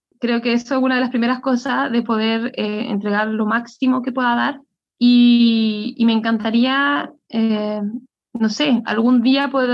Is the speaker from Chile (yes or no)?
yes; Chile; Y aquí en Chile, porque es para mí importante aquí en mi país